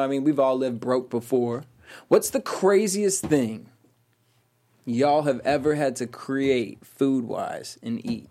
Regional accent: East Coast, United States; I'm from the East Coast, and you're from Detroit.

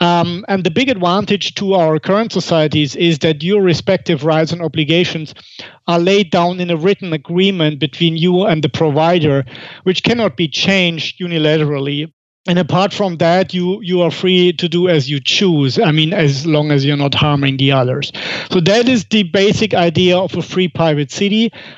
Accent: Germany; moved away as an adult; now in Monaco; I'm originally from Germany, but I left the country 4 years ago, and I'm now living in Monaco, the second smallest country in the world.

